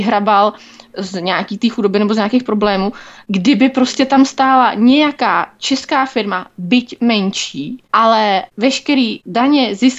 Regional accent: Mladá Boleslav, Central Bohemian Region, Czechia; protože já pocházím z Mladé Boleslavy, to už jsem tady asi párkrát zmiňovala, a my to tam máme každý den.

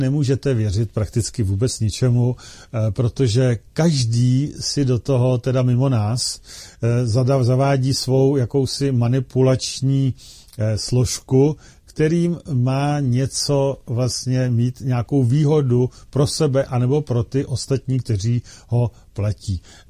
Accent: Plzeň, Plzeň Region, Czechia; já jsem z Plzně, jedu z Plzně

